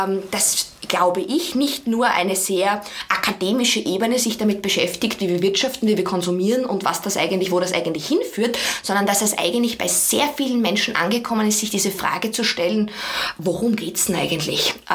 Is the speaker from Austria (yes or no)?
yes; Styria, Austria; now in Vienna, Austria; Ich komme aus der Steiermark, das heißt, ich bin irrsinnig nah an der Natur aufgewachsen